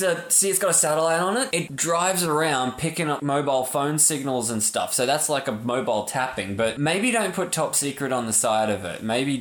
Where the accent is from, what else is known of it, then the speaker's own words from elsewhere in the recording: Australia; I'm sorry, we're Australian. You need to learn English.